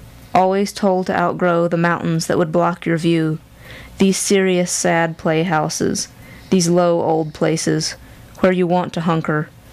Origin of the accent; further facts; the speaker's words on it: Franklin, North Carolina, United States; I'm originally from Franklin